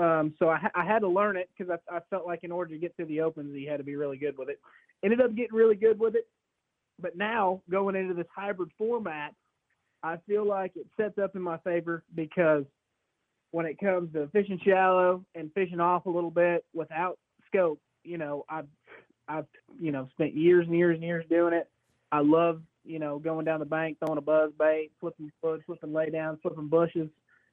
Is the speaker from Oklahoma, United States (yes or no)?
yes; Norman, Oklahoma, United States; Yeah. Oh, yeah. I grew up in Norman. I bought my first house in Norman.